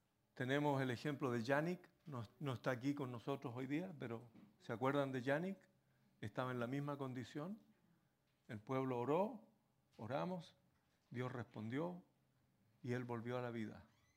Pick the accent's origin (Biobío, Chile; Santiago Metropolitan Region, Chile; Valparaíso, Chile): Santiago Metropolitan Region, Chile; Santiago; now in United States; mi niñez y mi infancia transcurrieron en Santiago de Chile, viviendo casi enfrente de una gran iglesia católica, el Sagrado Corazón de María, o San Judas Tadeo, como le llamaban otros.